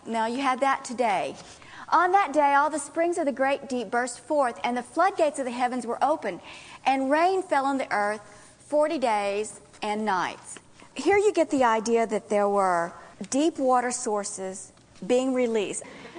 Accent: Louisiana, United States; I'm from Louisiana, and we have floodgates along the Mississippi River to keep it from flowing away from Baton Rouge and New Orleans and going down into central Louisiana.

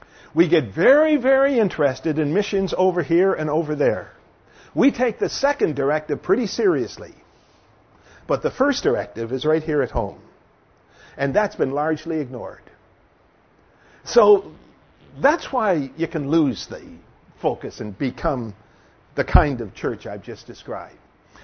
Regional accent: Toronto, Ontario, Canada; When I was a teenager growing up in Toronto

